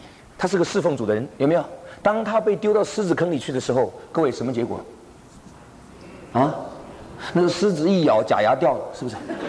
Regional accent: China; 弟兄姐妹，我们中国人见面第一句话怎么说？跟外国人不一样，对不对？

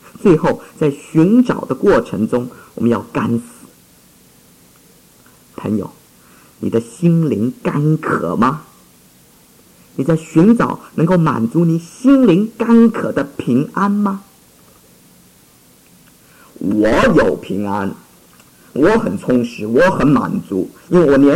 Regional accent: Taiwan; 大概是跟我小时候在台湾受的教育有关吧

